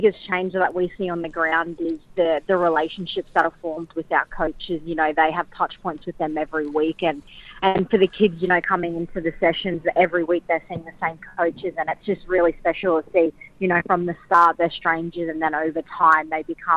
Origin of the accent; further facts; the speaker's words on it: Brisbane, Queensland, Australia; I'm from up north in Queensland. My family's from Mount Morgan, which is just outside of Rockhampton. I actually grew up in Brisbane, but my mum and dad and all my family's from up